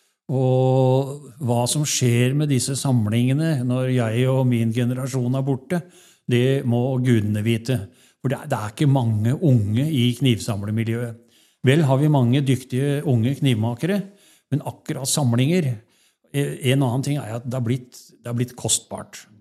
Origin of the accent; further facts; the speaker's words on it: Telemark, Norway; jeg kommer jo fra Telemark